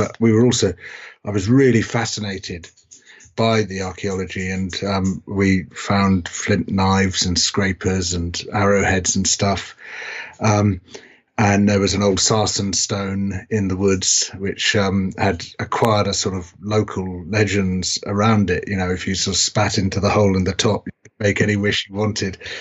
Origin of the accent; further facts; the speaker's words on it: South East England, United Kingdom; So I was brought up in South Oxfordshire in a rural area, small village, on the edge of a common, which was a really beautiful place, actually. It was a rewilded golf course.